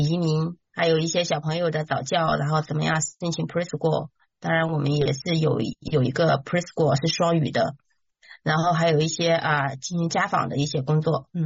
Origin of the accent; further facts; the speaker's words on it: China; 就是我们中国人有一句话叫入乡随俗